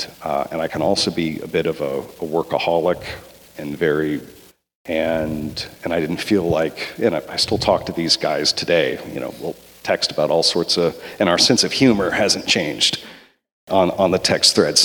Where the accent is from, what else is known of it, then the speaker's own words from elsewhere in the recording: Seattle, Washington, United States; even growing up in Seattle with lots of, you know, Chinese and Vietnamese friends